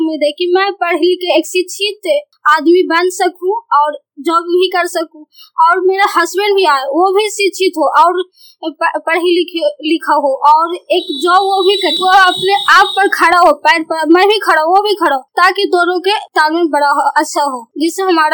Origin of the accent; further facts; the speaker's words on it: Rukhai, India; मैं रुखाई की रहने वाली हूँ, चन्नी प्रखंड से हूँ।